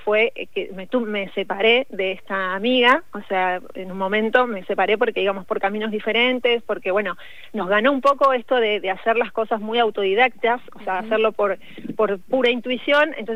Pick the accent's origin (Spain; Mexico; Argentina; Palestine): Argentina; Buenos Aires; moved away as an adult; no tengo la tonada cordobesa porque soy oriunda de Buenos Aires y me fui del mundanal ruido aquí a la provincia de Córdoba para trabajar de maestra jardinera